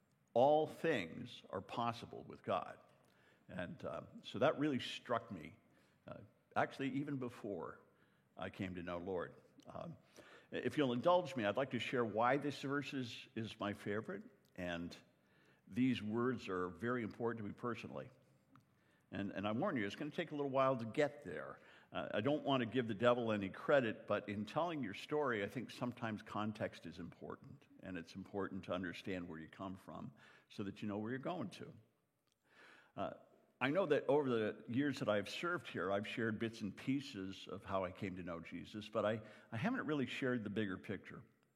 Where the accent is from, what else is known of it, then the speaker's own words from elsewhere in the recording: Canada; now in United States; Now, most of you know that I grew up mostly in Canada. I'm Canadian by birth, though I'm an American citizen now. And my dad, he was British. He was from Great Britain.